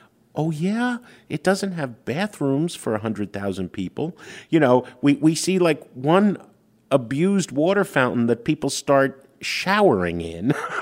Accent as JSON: {"language": "English", "region": "New York", "country": "United States", "tie": "born or raised there", "said": "I mean, I grew up in New York."}